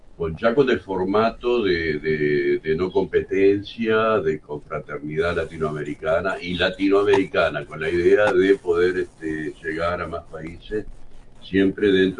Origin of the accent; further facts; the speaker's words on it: Atlántida, Canelones, Uruguay; also born or lived in Montevideo; now in Marindia, Uruguay; en Marindia hace 11 años que estoy. Yo soy de Atlántida, criado en Atlántida y prácticamente toda mi vida, sin ser un periodo de 10 años que estuve viviendo en Montevideo.